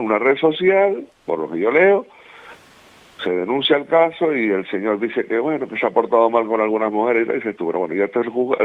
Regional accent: Tacoronte, Canary Islands, Spain; que yo soy de Tacoronte

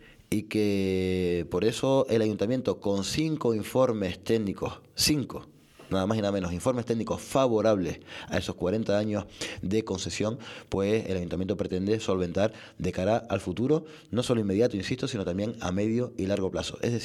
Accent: Puerto de la Cruz, Canary Islands, Spain; Los que somos de Puerto de la Cruz, y tú eres uno de ellos también, sabes que esto se alarga

